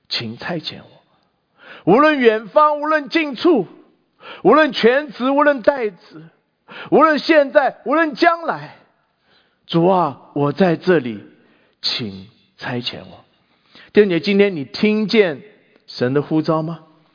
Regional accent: China; 作为一个中国人，我们常常觉得很骄傲，

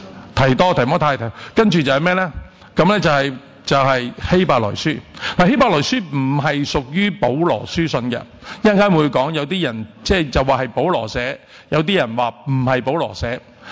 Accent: Hong Kong; 我哋系香港人系咪？咁但系我哋又系中国人啊嘛

